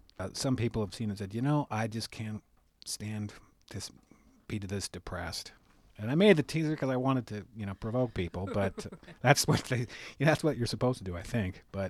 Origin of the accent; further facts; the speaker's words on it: Topanga Canyon, California, United States; Well, this is where it comes out that I'm not really much of a native. I grew up in California.